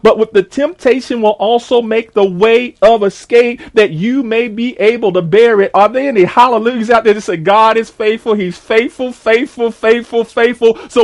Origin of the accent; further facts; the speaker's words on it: McLeansville, North Carolina, United States; I remember as a young kid and growing up in McLeansville